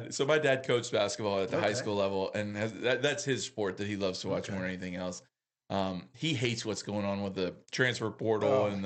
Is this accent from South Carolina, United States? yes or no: no; Virginia, United States; We had the Wizards was our closest team in proximity to where I grew up in Virginia.